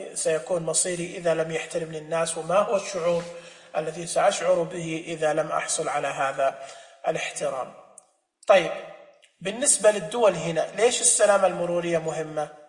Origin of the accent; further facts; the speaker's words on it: Saudi Arabia; أتكلم عندنا في السعودية مثلا